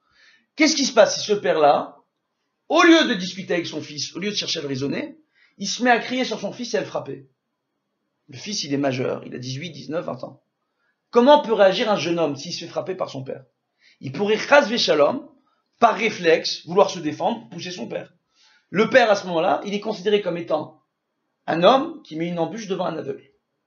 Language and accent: French; Sarcelles, Île-de-France, France; J'ai grandi à Sarcelles.